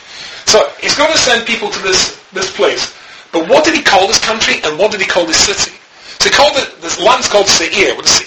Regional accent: Scotland, United Kingdom; When I was a boy growing up in Scotland, and that's so beautiful, I think I'll say it again. Scotland.

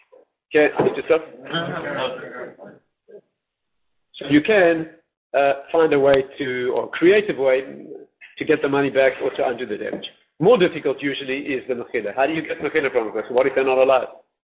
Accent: South Africa; As a South African Jew, unbelievable community.

